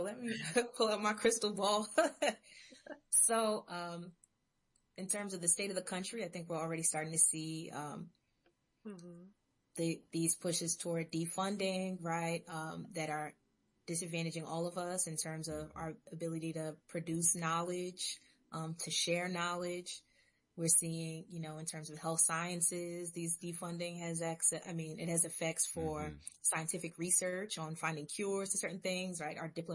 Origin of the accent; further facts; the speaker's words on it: Brooklyn, New York, United States; So I'm a very proud Brooklynite, right? Most people who know me know very quickly that I was born and raised in Brooklyn.